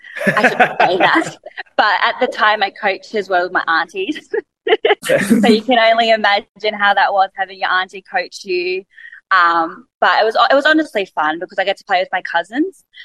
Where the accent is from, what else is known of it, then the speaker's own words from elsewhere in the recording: Manly, New South Wales, Australia; So I grew up in Manly, so on the Northern Beaches, and my upbringing was really like family orientated, very sporty.